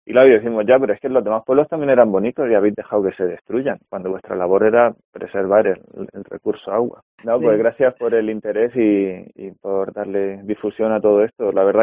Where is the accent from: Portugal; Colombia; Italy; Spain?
Spain; Region of Murcia; yo soy de Le Tour, mi familia es de aquí, pero siempre hemos vivido en Murcia, yo trabajaba allí de funcionario y hace 8 años pedí una excedencia y me vine aquí a vivir.